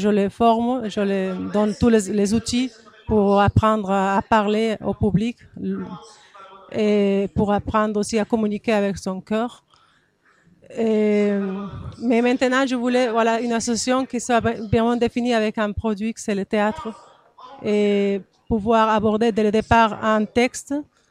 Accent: Spain; accent: Spanish; French is a second language; now in Gers, France; je viens d'Espagne. Il fait 12 ans que je suis dans le Gers.

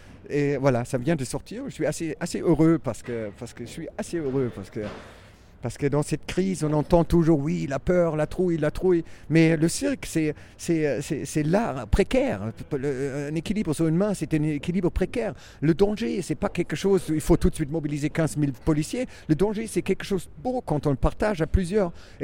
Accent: Germany; accent: German; French is a second language; Et une parole handicapée, comme moi, avec mon accent allemand, c'est une parole peut-être de clown

